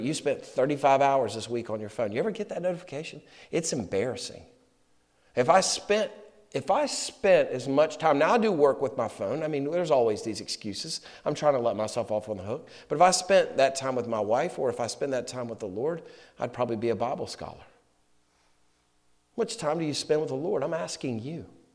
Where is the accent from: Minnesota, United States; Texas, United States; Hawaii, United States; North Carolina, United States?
North Carolina, United States; You know, I love our Southern culture. I'm from North Carolina, and we consider Richmond the South